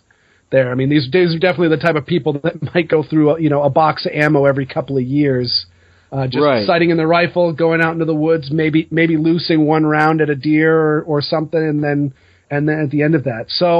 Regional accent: Portland, Maine, United States; So I was born in Portland, Maine, which growing up there, people would refer to as North Massachusetts, which I would get very, very upset at when people would call me that because Mainers and Massachusetts people have quite a rival.

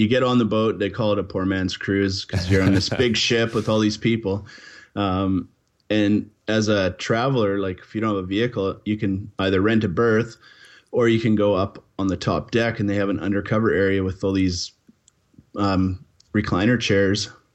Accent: British Columbia, Canada; I'm from Vancouver Island, we have monster trees here.

